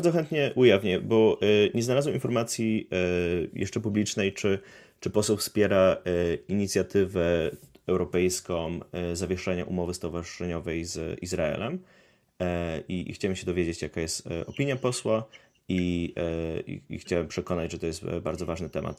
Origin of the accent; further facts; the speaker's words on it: Warsaw, Masovian Voivodeship, Poland; Ja jestem z Warszawy.